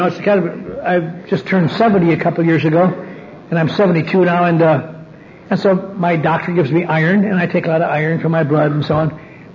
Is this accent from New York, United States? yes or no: no; Wisconsin, United States; I'm from a little town up in northern Wisconsin. I came from Norwegian background